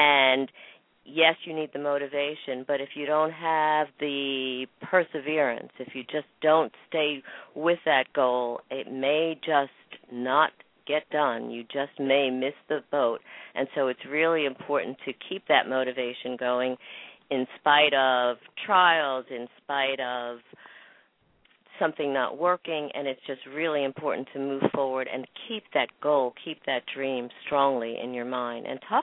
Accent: New York, United States; accent: New York; And I'm originally from New York, too, so my New York accent shows, huh?

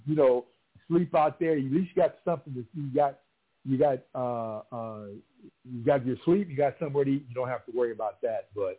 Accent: Minnesota, United States; like I'm from Minnesota.

